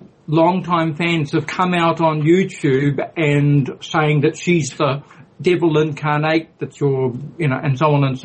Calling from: New Zealand; I'm talking from New Zealand.

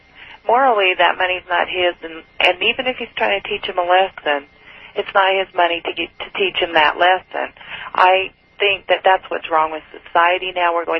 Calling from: Layton, Utah, United States; from Layton, Utah.

